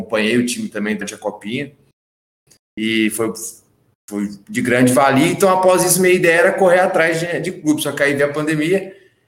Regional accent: Minas Gerais, Brazil; moved away as an adult; now in Ribeirão Preto, Brazil; Ribeirão Preto, onde eu moro, em 2012, né? Eu sou de Minas, eu vim para cá para estudar

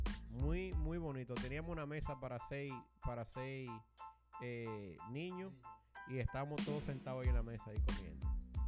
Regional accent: Dominican Republic; moved away; Una de las cosas que yo siempre recuerdo de mi infancia en la República Dominicana y que siempre la llevo muy dentro de mí

